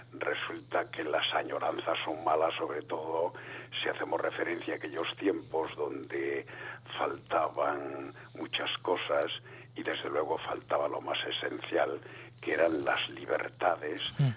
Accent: Galicia, Spain; born there; now in Bergara, Spain; yo nací en Galicia y anduve por todo el estado estudiando y caí en Vergara hace 50 años.

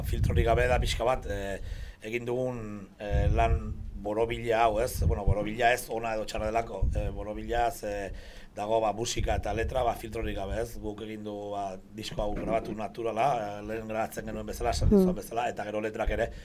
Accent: Navarre, Spain; zaten nire Nafarra naiz, gero, bueno, nita Mortz, Nafarran bizi gara

